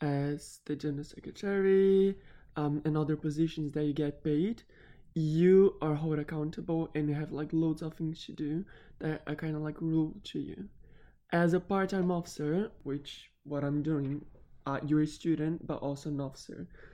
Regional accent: Brazil; I'm from Brazil.

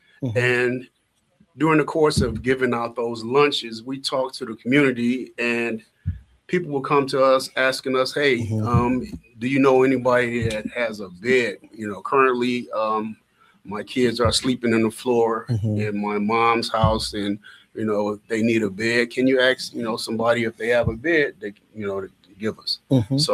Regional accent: Detroit, Michigan, United States; now in Muskegon, United States; I graduated Muskegon Heights, born and raised in Detroit.

